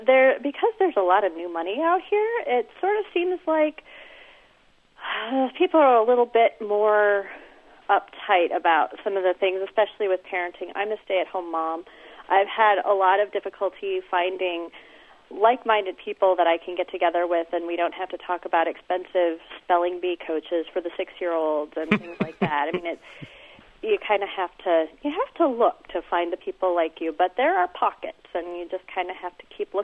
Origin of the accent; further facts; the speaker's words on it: Montana, United States; also born or lived in Midwest; now in San Jose, United States; I grew up in Montana, relocated to the Midwest. We recently moved to San Jose 2 years ago for my husband's job.